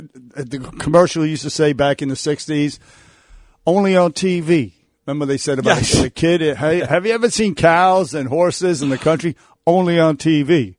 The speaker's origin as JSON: {"language": "English", "town": "New York City", "region": "New York", "country": "United States", "tie": "born or raised there", "said": "I had flashbacks to, the 70s and the 60s growing up in the Bronx."}